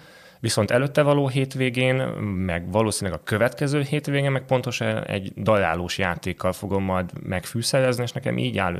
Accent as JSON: {"language": "Hungarian", "town": "Zalaegerszeg", "region": "Zala", "country": "Hungary", "tie": "born there", "said": "Ez 2008 Zalaegerszeg, mivel ott születtem."}